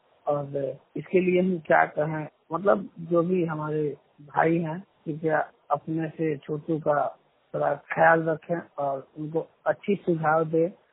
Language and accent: Hindi; West Champaran, Bihar, India; मैं पश्चिमी चंपारण बिहार से हूँ।